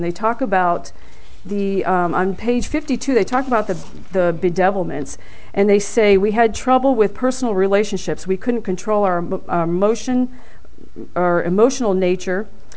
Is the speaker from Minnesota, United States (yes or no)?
no; Bristol, Connecticut, United States; I was born and raised in Bristol, Connecticut, which is the home today of ESPN.